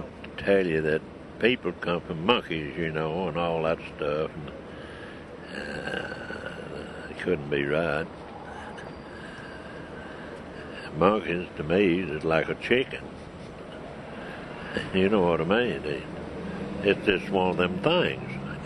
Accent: Dayton, Tennessee, United States; And I told him I was from Tennessee, Dayton, Tennessee.

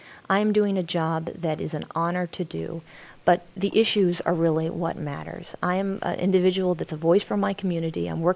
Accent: Arizona, United States; 90% of those individual contributors actually came from my home state of Arizona.

